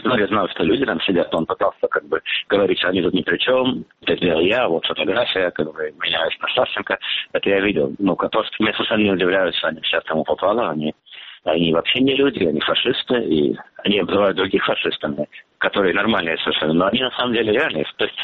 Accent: Moscow, Russia; moved away; Я как человек из Москвы, не то, что соответствует, но да, все-таки я родился в Москве, я там вырос, и как бы моя бывшая родина

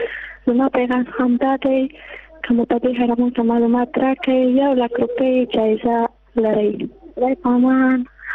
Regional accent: Jowzjan, Afghanistan; زه د جوزجان د ولایت یم.

